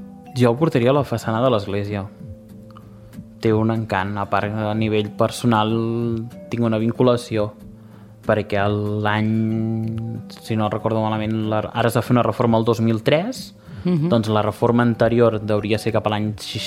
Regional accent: Sant Celoni, Catalonia, Spain; Perquè he crescut aquí. Jo he crescut a Sant Celoni

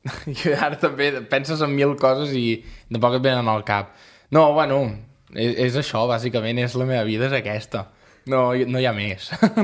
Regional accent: Sant Celoni, Catalonia, Spain; crec que a Sant Celoni li falta molt, o sigui, crec que podríem estar millor del que estem, però m'agrada molt el meu poble i me l'estimo molt.

